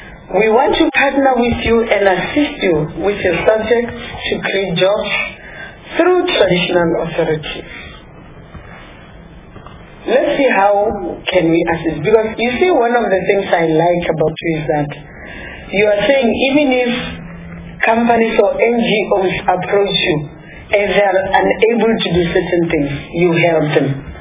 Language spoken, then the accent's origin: English; Limpopo, South Africa; I'm from Limpopo